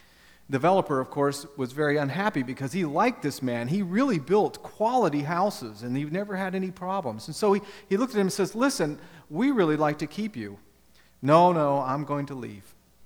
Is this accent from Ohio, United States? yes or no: yes; Ohio, United States; Back when I grew up in Ohio, it was very common to see in the area I lived in developers that would come in and they would buy up a whole property